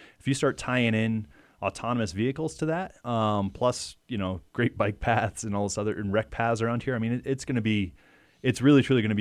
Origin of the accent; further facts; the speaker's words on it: Northeast, United States; I grew up in the Northeast